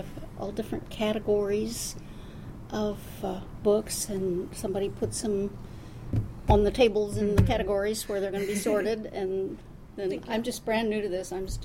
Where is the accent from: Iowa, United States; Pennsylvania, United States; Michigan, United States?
Iowa, United States; Des Moines; I was born and raised in Des Moines and attended public schools here and then attended Drake University while I was still living at home.